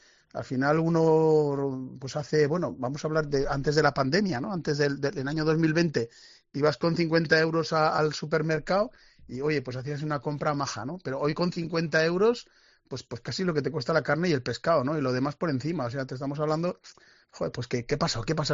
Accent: Azagra, Navarre, Spain; Yo que soy de Azagra, como bien sabes.

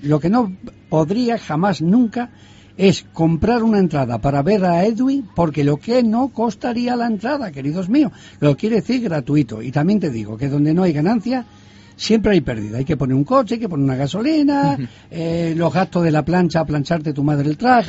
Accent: Spain; aunque soy españoles

